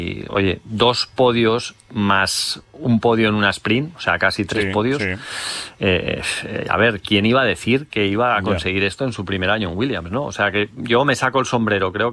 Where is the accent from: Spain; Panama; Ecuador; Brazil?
Spain; queremos más, todos, sí, como aficionados españoles